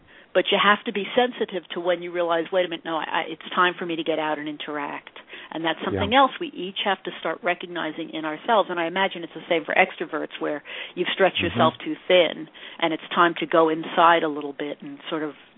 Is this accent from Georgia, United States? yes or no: no; New York City, New York, United States; now in Texas, United States; By the way, I moved from New York City to Texas. So for me, New York City is let it all hang out.